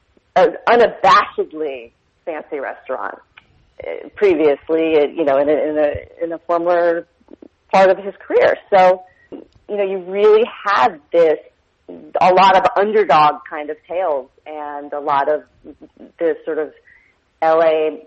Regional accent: Washington, District of Columbia, United States; moved away as an adult; now in Los Angeles, United States; Well, to be quite honest with you, I'm from Washington, D.C., and I didn't want to do one more winter after college.

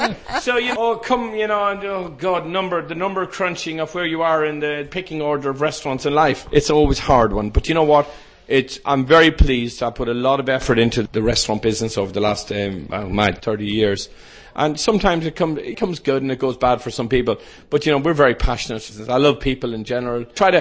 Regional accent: Dublin, Leinster, Ireland; will Dublin be there in a year and a half time? But we'll see. It's going through a very tough time, my hometown, my home country as well.

